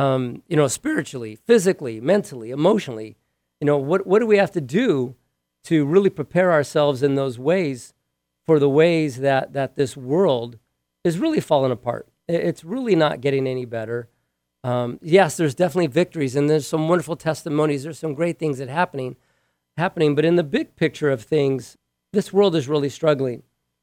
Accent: Honolulu, Hawaii, United States; also born or lived in Belen, New Mexico; now in Paradise, United States; Before that, I was born in Belen, New Mexico. I am of Indian heritage, or now they call me indigenous people. I'm okay either way. When I was a kid, I moved to Honolulu, Hawaii.

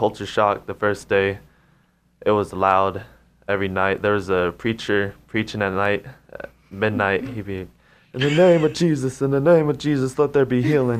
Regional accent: Reno, Nevada, United States; born there; I was born in Reno, Sparks area, 1996, and I was lost the day I was born. But I was raised by my grandparents in a Christian family.

